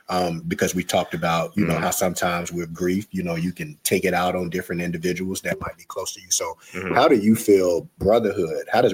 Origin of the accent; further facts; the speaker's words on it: Jacksonville, Florida, United States; I come from Jacksonville, Florida, man, the North Side.